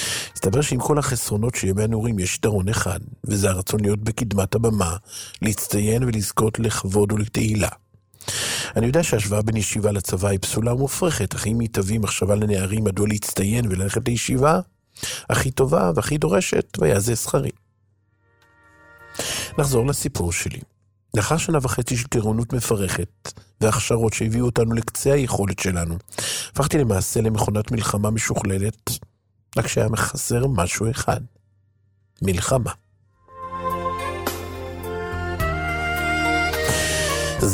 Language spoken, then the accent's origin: Hebrew; Northern District, Israel; נולדתי בצפון הארץ, גדלתי בבית חילוני למהדרין, ומלבד קידוש בשבת לא ידעתי כלום כמעט על היהדות